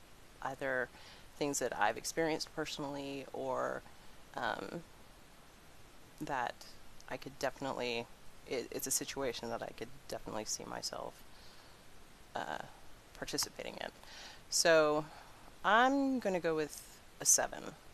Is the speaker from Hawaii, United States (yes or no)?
yes; Hawaii, United States; I'm Hawaiian, so I also have a smattering of Hawaiian.